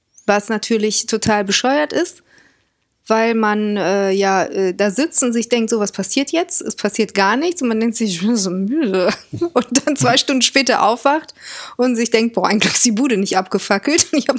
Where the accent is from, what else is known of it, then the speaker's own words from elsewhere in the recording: Düsseldorf, North Rhine-Westphalia, Germany; Wie man das so macht als Düsseldorfer Mädchen.